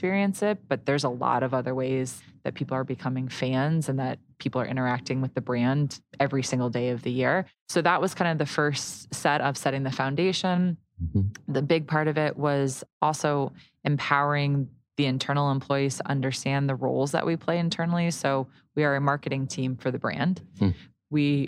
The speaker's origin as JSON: {"language": "English", "region": "Connecticut", "country": "United States", "tie": "born or raised there", "said": "I grew up in Connecticut. So I'm from the East Coast. I went to school out in Ohio."}